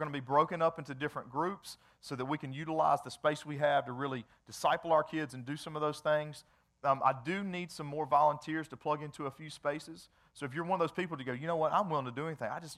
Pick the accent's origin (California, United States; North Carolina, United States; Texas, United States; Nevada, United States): North Carolina, United States; Greensboro; also born or lived in Johnson City, Tennessee; I was born in Tennessee, in Johnson City, Tennessee, and we moved from there back to Greensboro. My parents had originally met in Greensboro and got married here.